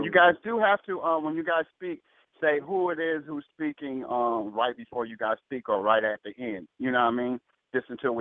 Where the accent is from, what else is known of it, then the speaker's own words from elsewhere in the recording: Minneapolis, Minnesota, United States; brother, I'm from Minneapolis, St. Paul. That's Minnesota.